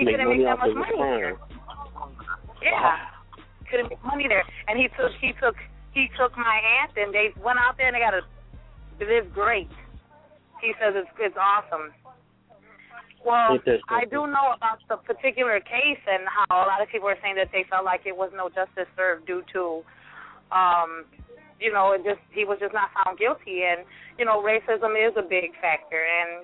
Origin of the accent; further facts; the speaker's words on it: Chicago, Illinois, United States; I'm from Chicago. And as well, here in Chicago, the law is way more, I think, dominant and more forceful versus to Miami.